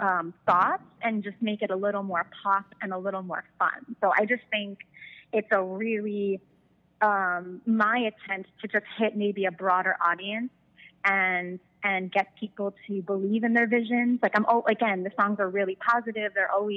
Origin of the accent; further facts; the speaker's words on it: New York, United States; now in Los Angeles, United States; Well, I grew up in New York, but I did end up making it out to LA and the weather is amazing.